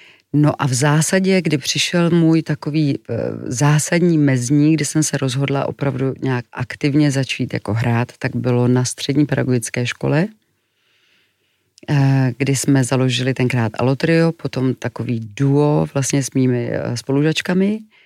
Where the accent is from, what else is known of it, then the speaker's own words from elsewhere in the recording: Klášterec nad Ohří, Ústí nad Labem Region, Czechia; my jsme pocházeli vlastně z Klášterce, ale v Mostě jsem studovala a proto jsem musela být na internátě.